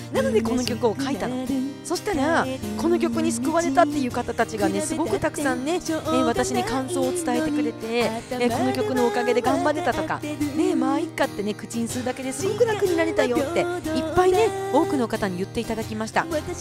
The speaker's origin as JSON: {"language": "Japanese", "town": "Kushiro", "region": "Hokkaido", "country": "Japan", "tie": "born or raised there", "said": "地元の釧路"}